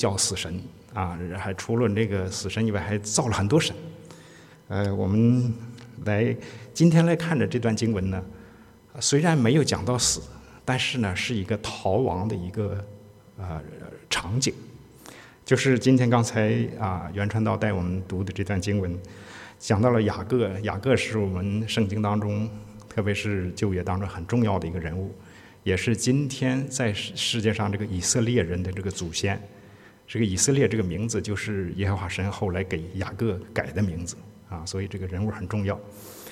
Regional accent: China; 这是我们中国人不太爱谈的一件事儿

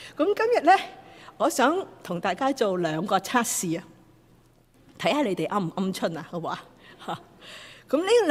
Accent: Guangdong, China; 我哋廣東人啦嚇

